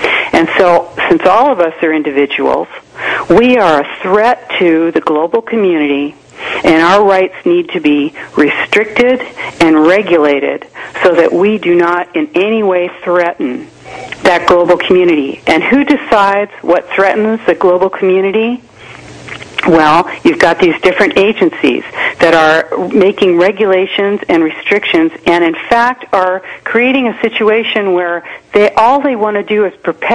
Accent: United States; I'm an American, and I have as much right to, you know, what I'm... my personal life as

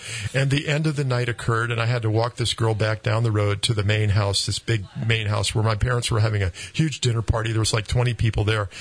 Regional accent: Connecticut, United States; moved away as an adult; also born or lived in Maryland; And so I grew up in Connecticut. I moved from there to Maryland, and I started going to the University of Maryland.

